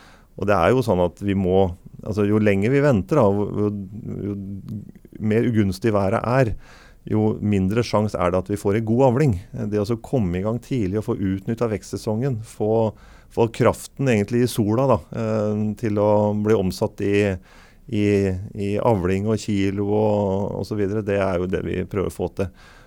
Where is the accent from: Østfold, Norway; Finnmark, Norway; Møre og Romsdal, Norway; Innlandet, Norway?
Østfold, Norway; Halden; Så selv om jeg synes det sent hjemme I Halden